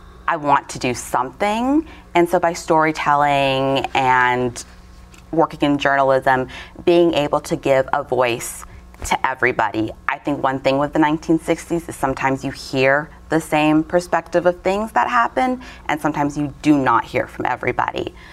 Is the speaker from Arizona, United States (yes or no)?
yes; Phoenix, Arizona, United States; I grew up in Phoenix, so that means I had a public radio station to choose from, a public television station, multiple newspapers.